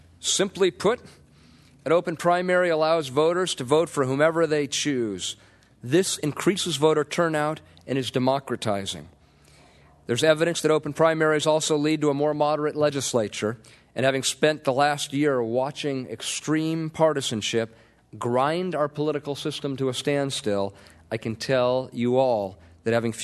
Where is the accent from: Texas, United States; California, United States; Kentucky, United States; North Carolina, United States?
California, United States; Los Angeles; born there; Since I was born in Los Angeles in 1956, California has catapulted from being a middling state to be one of the great economic superpowers in the world.